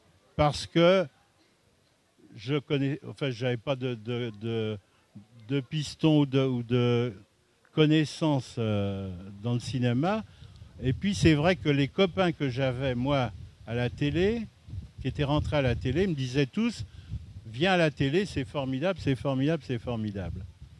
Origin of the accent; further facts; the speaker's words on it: Paris, Île-de-France, France; born there; je suis né à Paris. J'ai eu la chance d'aller au lycée, mais je connaissais peu mon pays.